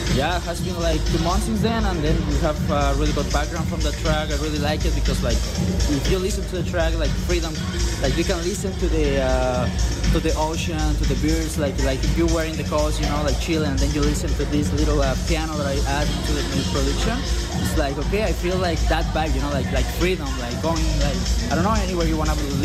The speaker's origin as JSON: {"language": "English", "country": "Mexico", "said": "I'm from Mexico."}